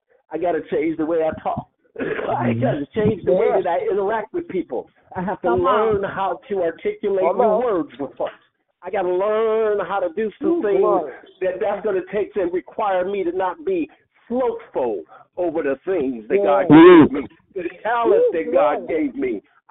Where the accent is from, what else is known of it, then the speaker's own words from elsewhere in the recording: Chicago, Illinois, United States; I was raised in Chicago. I was raised in everybody was black in the neighborhood. There was no mixture where I was raised at.